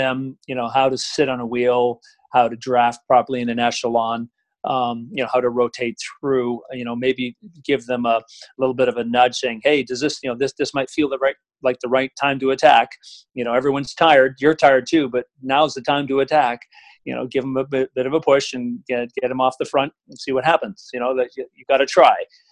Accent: Vancouver, British Columbia, Canada; when I grew up in Vancouver in the 70s.

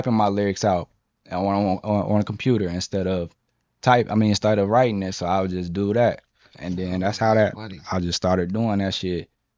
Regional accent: Anderson, Indiana, United States; I'm from Anderson. So he signed I wanna say one person from Indianapolis.

